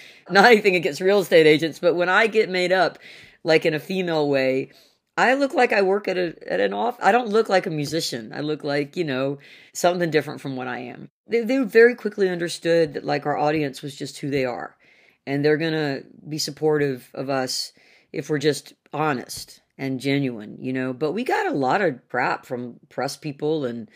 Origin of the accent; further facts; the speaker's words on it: the South, United States; because I'm a Southerner.